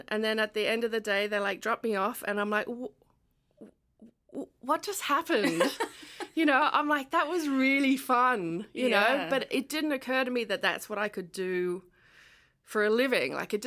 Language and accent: English; Sydney, New South Wales, Australia; I'm from Sydney, Australia, and I'm from an area that had really good music programs.